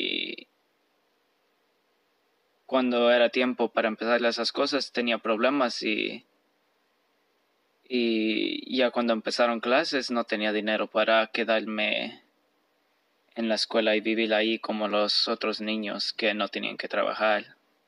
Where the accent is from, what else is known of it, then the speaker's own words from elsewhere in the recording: Mexico; now in United States; ya le he dicho a todas las personas que soy de México